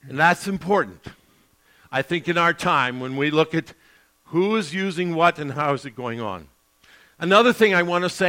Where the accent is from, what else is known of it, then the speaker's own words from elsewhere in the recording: Florida, United States; also born or lived in Cleveland, Ohio, United States; Down in my neck of the woods, I'm from Florida, that's what we face. More than tornadoes, which are more out here, that's for sure. I was in Cleveland, Ohio, for some 30 years